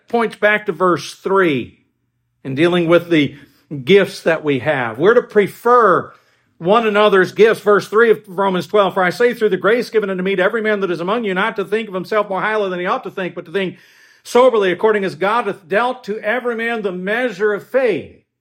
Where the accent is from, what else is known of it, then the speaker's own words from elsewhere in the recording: Pennsylvania, United States; We're from Pennsylvania, and you know, the compassion that we show for one another isn't as obvious as other places, just the culture we grew up in.